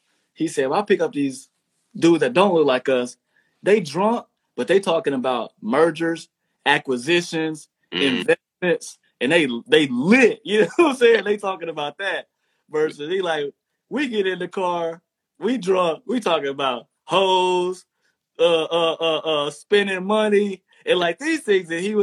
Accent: Texas, United States; I'm from the South too, straight out of Texas, straight out of Texas.

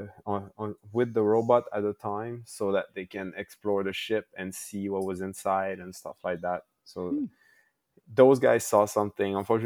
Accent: Quebec, Canada; now in Toronto, Canada; I'm from Quebec, live in Toronto.

